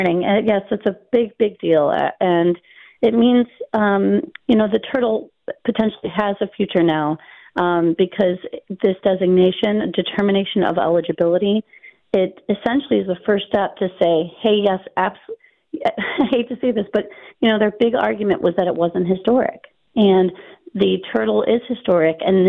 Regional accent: Niagara Falls, New York, United States; And I was there as a kid. I mean, I grew up in Niagara Falls, like right down the street.

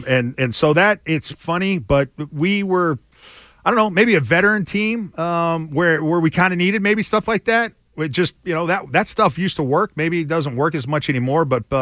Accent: the South, United States; I'm from the South, man. Definitely. I got Texas roots.

